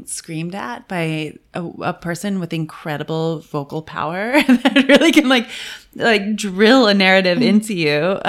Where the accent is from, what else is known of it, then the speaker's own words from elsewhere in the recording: Cooperstown, New York, United States; I grew up in Cooperstown, New York, which has nothing in it, but it does have an amazing opera house.